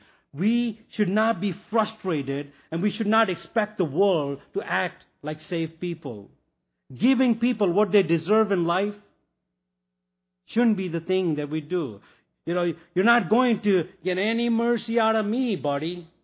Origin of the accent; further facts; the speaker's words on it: India; You know, I come from India.